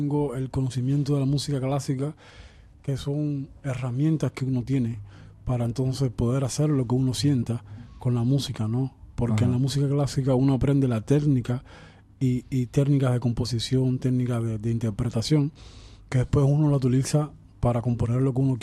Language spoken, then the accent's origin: Spanish; Cuba; Y soy cubano y siempre de una manera u otra voy a mantener la cubanía